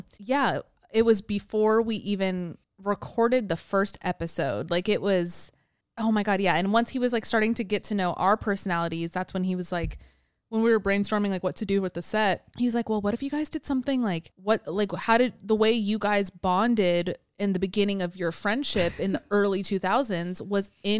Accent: California, United States; born and raised in California, like, every day I was scared the big one was going to happen.

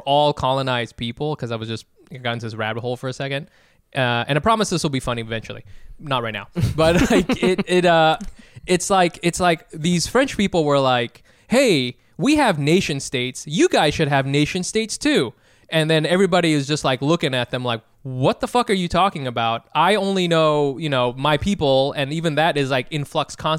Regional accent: Laos; Because I'm from Laos. People don't know where Laos is.

